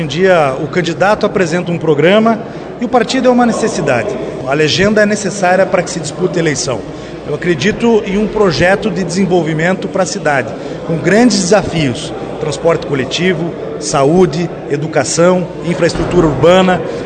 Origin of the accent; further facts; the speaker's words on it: Curitiba, Paraná, Brazil; born there; Eu nasci em Curitiba, mas é como se tivesse nascido aqui em Bandeirantes também